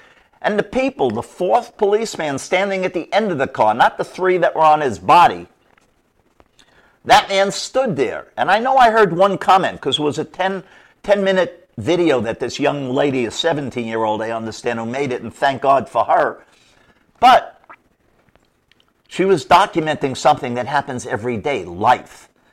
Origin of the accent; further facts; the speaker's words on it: New York City, New York, United States; Again, I grew up in New York City. I'm a few years older than him.